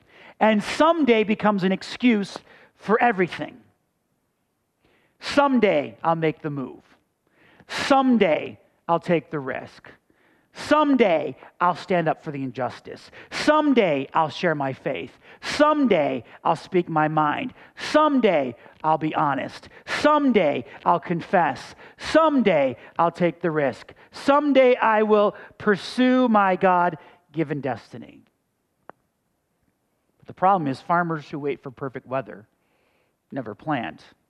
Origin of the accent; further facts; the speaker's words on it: Buffalo, New York, United States; also born or lived in Colorado; Now listen, I grew up in Buffalo, New York. I know about snow. I had it good in Colorado.